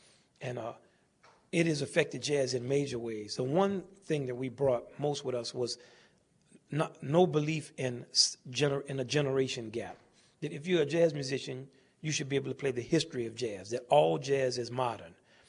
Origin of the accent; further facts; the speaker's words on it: New Orleans, Louisiana, United States; And I'm from New Orleans. We call it the Big Easy.